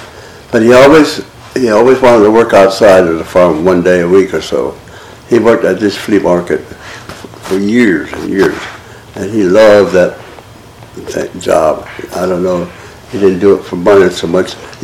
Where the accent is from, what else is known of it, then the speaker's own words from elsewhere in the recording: Hartville, Ohio, United States; born there; also born or lived in Miller Branch; But I was born in Hartville, Ohio. And then we moved to Miller Branch, and that's when I went to public schools and did all that stuff.